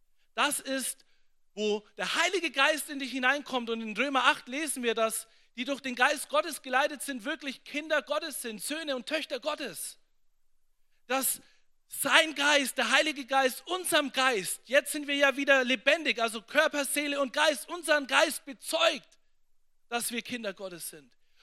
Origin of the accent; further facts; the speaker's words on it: Nuremberg, Bavaria, Germany; ich bin ein Franke. Ja, ich bin in Nürnberg aufgewachsen, in der Südstadt in Nürnberg.